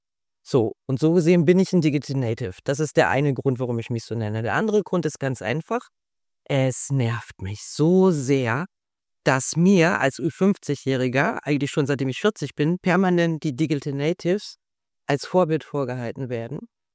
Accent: Munich, Bavaria, Germany; now in Switzerland; Da habe ich mich sogar als Münchnerin doch noch mehr als einmal umgeblickt

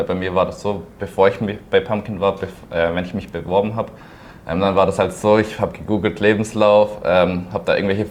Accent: Pforzheim, Baden-Württemberg, Germany; Also ich komme auch aus Pforzheim, bin dort geboren, war dort auf einem Wirtschaftsgymnasium

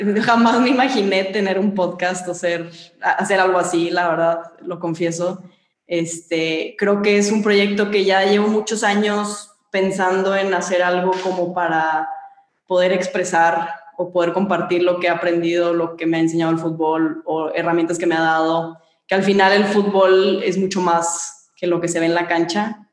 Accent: Monterrey, Nuevo León, Mexico; Así somos la regia.

